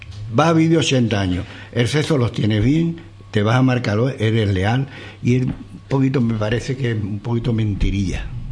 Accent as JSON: {"language": "Spanish", "town": "Jerez de la Frontera", "region": "Andalusia", "country": "Spain", "said": "Anda, yo soy de Jerez."}